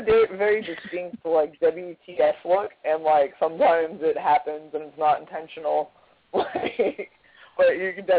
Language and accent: English; Sacramento, California, United States; And then there's also Action Coast Empire here in Sacramento. It's like my home company, my hometown.